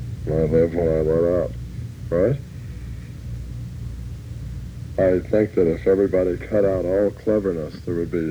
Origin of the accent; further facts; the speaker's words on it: Mojave, California, United States; born or raised there; also born or lived in Glendale, United States